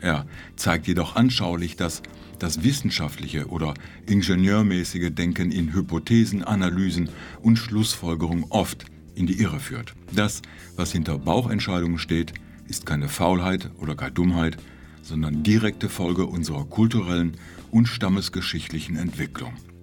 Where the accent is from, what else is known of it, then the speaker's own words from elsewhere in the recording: North Rhine-Westphalia, Germany; Niedersachsen wieder zu verlassen und in meine alte Heimat Ostwestfalen zurückzukehren.